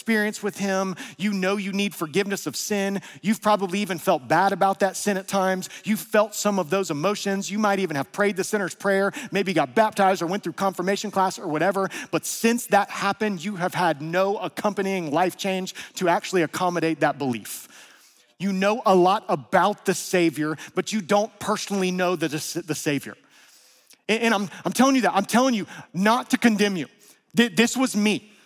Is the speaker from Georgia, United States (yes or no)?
yes; Georgia, United States; And y'all, I've told you, I'm from North Georgia.